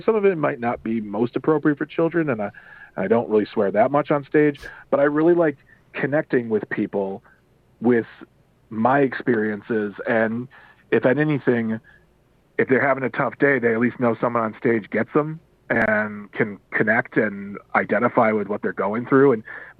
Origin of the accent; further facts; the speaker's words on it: Waukesha, Wisconsin, United States; So I'm born and raised in Wisconsin. I was born in Waukesha.